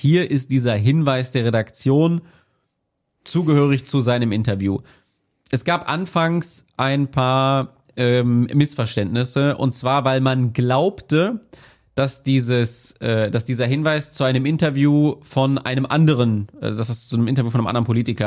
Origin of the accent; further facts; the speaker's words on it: North Rhine-Westphalia, Germany; ich komme zwar aus Ostwestfalen auch